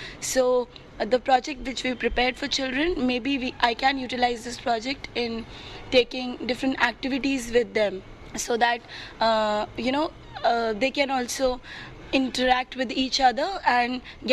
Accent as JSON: {"language": "English", "country": "India", "said": "in like I'm from India, so whatever is there in India probably it's not there in different countries."}